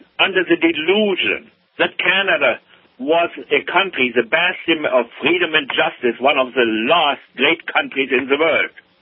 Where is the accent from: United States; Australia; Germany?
Germany; English is a second language; now in North America; when I came here to North America, you know. I grew up over there in Germany, and our part of Germany was occupied by the British